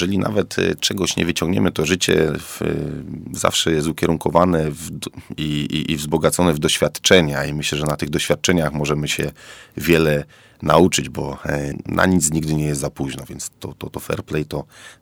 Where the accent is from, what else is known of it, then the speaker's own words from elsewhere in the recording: Kraków, Lesser Poland, Poland; ja akurat wychowałem się w Nowej Hucie